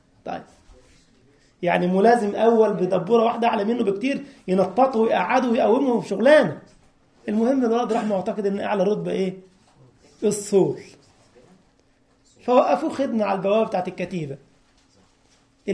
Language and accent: Arabic; Upper Egypt, Egypt; في منطقه اسمها صعيد مصر، وانا منها على فكره، انا اصلي من الصعيد يعني